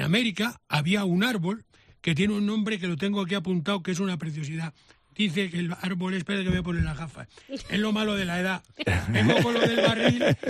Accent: Fuensalida, Castilla-La Mancha, Spain; soy de un pueblo que se llama Fuensalida, y el embajador de Felipe II en Inglaterra se llamaba como mi pueblo, se llamaba Fuensalida.

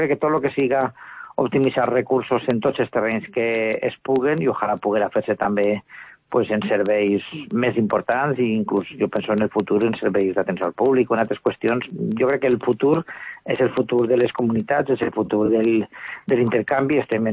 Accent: Vinaròs, Valencian Community, Spain; no podria ser el mateix si no sapiguérem que som veïns d'Alcanar, veïns d'Ulldecona, veïns de la Sénia

